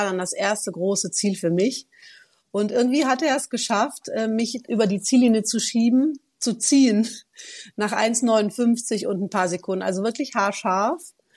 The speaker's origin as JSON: {"language": "German", "region": "Eifel", "country": "Germany", "tie": "born there", "lives_now": "Cologne, Germany", "said": "Also ich bin eine kölsche Frohnatur, obwohl ich nicht in Köln geboren bin, sondern in der Eifel, unweit von dir, Alex. Und bin 47 Jahre, genau, wohne in Köln"}